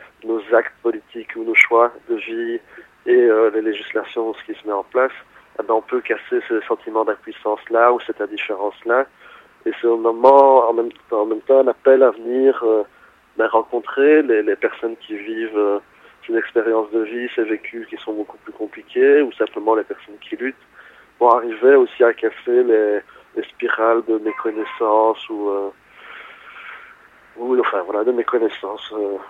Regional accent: Liège, Wallonia, Belgium; c'est juste à côté de chez moi, puisque je suis liégeois.

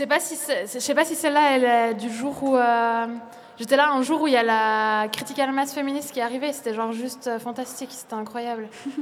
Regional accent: Switzerland; je viens de Suisse

